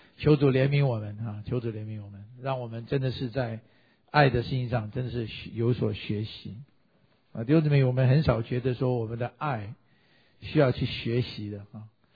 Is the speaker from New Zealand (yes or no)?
no; China; 我们其实中国人还有另外一个情人节